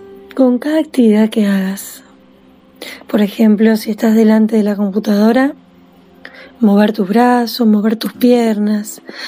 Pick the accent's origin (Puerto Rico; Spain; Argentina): Argentina; de Argentina.